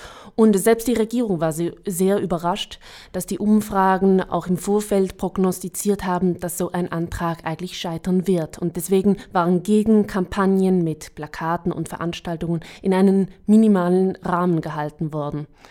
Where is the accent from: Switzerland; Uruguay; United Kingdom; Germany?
Switzerland; Ich bin Schweizerin und finde, dass mein Land damit in ein falsches Licht gerückt wird.